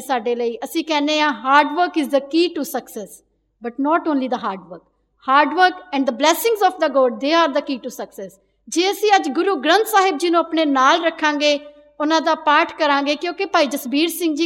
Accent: Punjab, India; now in United Kingdom; ਅਸੀਂ ਪੰਜਾਬ ਤੋਂ ਆਏ ਹਾਂ ਸਾਰੇ ਜਣੇ

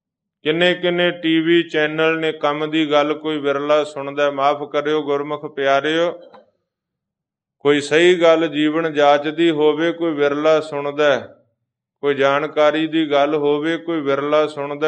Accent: Punjab, India; moved away; ਅਸੀਂ ਇੰਡੀਆ ਤੋਂ ਆਏ, ਪੰਜਾਬ ਤੋਂ ਆਏ, ਆਪਾਂ ਸਾਰੇ ਆਪੋ ਆਪਣੇ ਪਿੰਡਾਂ ਵੱਲ ਝਾਤ ਮਾਰੋ।

